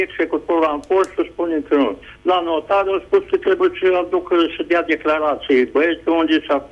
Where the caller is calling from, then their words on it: Vaslui, Vaslui County, Romania; de la Vaslui.